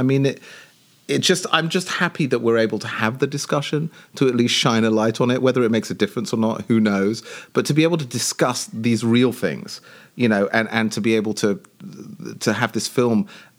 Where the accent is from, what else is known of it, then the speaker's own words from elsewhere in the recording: England, United Kingdom; being British, growing up in, you know, in England